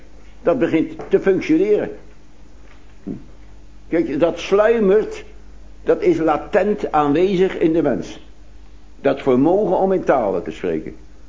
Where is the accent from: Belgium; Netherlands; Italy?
Netherlands; Haarlem, North Holland; born there; ik ben in Haarlem geboren in de natuurlijke wereld.